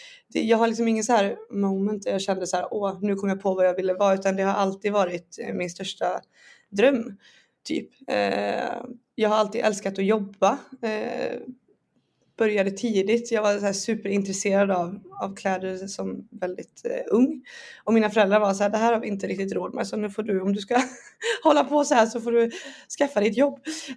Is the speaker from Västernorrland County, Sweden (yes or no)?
no; Borås, Västra Götaland County, Sweden; now in Stockholm, Sweden; Jag kommer från Borås från början. Jag är nyinflyttad till Stockholm. Vi har bara bott här ett år. Men så jag är från Borås och uppväxt där.